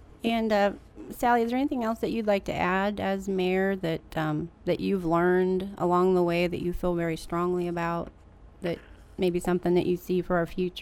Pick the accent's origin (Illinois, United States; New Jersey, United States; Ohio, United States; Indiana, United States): Indiana, United States; Richmond; We grew up in in Richmond and Wayne County, and you know, we said the same thing that kids say today. There's nothing to do in Wayne County.